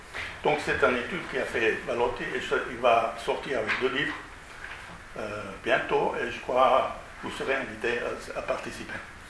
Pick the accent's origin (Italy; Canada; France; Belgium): Italy; French is a second language; Je viens d'Italie et je dois partir très brièvement.